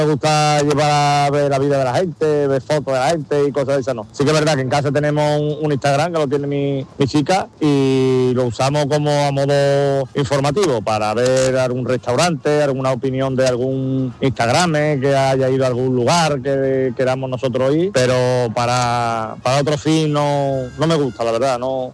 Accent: Seville, Andalusia, Spain; de Sevilla, un ponedor diplomado.

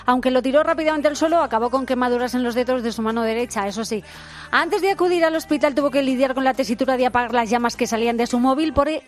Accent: Castilla-La Mancha, Spain; Soy de La Mancha.

